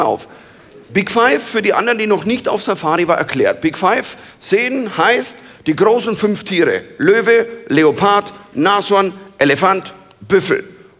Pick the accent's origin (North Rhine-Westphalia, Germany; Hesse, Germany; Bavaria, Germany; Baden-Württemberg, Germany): Bavaria, Germany; es ist nicht einfach als Bayer, wenn du, weißt du, so 20 Jahre hier in Deutschland